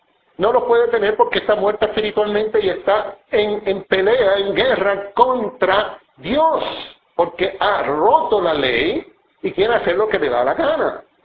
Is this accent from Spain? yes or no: no; Puerto Rico; decimos que somos puertorriqueños